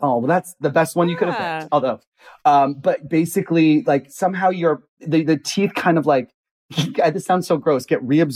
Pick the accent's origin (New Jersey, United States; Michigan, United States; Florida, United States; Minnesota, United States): New Jersey, United States; now in Los Angeles, United States; I'm from Jersey.